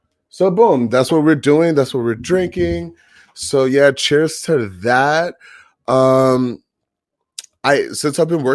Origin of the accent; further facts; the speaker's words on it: New York, United States; get my shit back together because, you know, I'm a New Yorker.